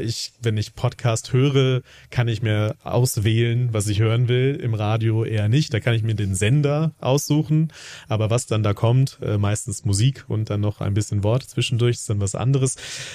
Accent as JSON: {"language": "German", "region": "North Rhine-Westphalia", "country": "Germany", "said": "ich komme, wie man hört, nicht aus Bayern, ich komme eher aus Westfalen, aber da ist es ähnlich, also so der Ruhrpott"}